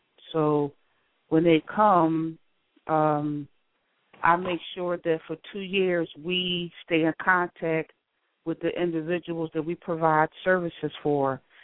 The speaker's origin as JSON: {"language": "English", "town": "Philadelphia", "region": "Pennsylvania", "country": "United States", "tie": "born or raised there", "said": "growing up, I grew up in Philadelphia, and it appeared that my parents' house was the house where everybody came to."}